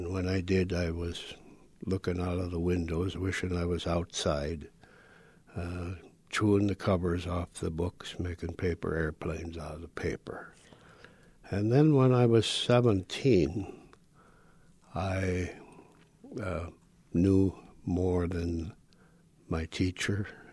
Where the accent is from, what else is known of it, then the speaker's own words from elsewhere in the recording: Wisconsin, United States; I grew up in Buffalo County, Wisconsin. Buffalo County, Wisconsin is a very, very rural and lightly populated, to say the least, county.